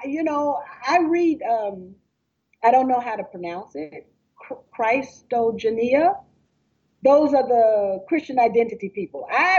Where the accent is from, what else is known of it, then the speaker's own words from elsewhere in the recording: the South, United States; me having to sit down with the Klan because I'm from the South.